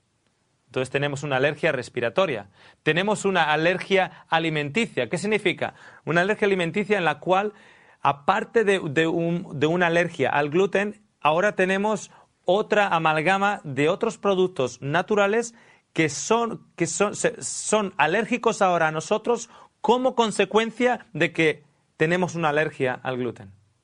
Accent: Australia; now in Spain; En Australia, de donde yo vengo, 1 de cada 100.

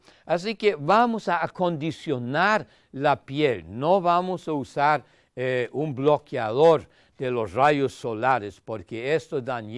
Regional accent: Germany; Spanish is a second language; En Alemania, donde yo nací y me eduqué, en mi país de origen, en Alemania

